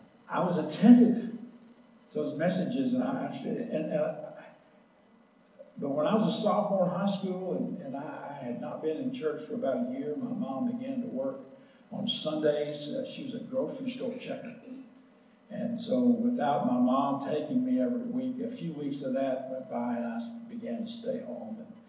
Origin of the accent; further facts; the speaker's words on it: Dallas, Texas, United States; I wasn't always a Nazarene. I grew up in the Baptist Church in Dallas, Texas.